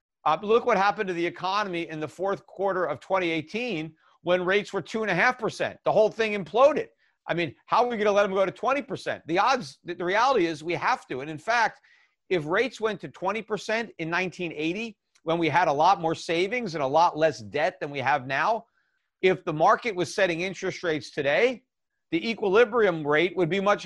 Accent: United States; It makes me sad as an American to see, you know, what we've done to our country

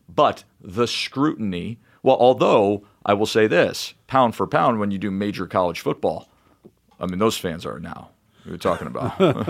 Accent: Schenectady, New York, United States; When I was a little kid growing up in Schenectady, New York.

